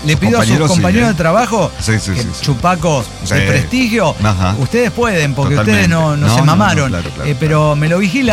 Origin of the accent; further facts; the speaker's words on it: Guanajuato, Mexico; A mí me vale verga, soy de Guanajuato.